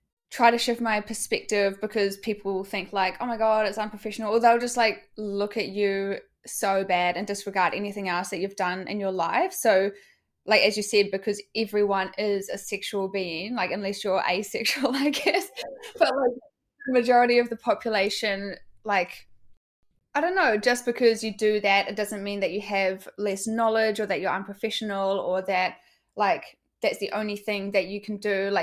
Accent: New Zealand; because I'm from New Zealand and I can't get government assistance

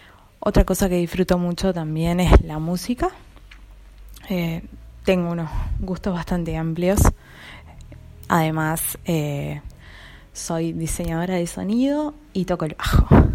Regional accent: Montevideo, Uruguay; soy de Montevideo, Uruguay, un país chiquitito, pero que se hizo conocido en el mundo por diferentes cosas, entre ellas por Suárez y por Forlán. Somos un país muy futbolero, definitivamente.

